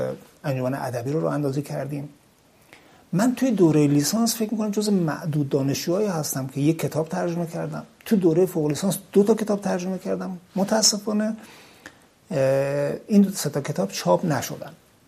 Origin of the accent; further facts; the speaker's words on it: Taybad, Razavi Khorasan, Iran; من برگشتم تایباد، شهر خودمون در مرز ایران و افغانستان.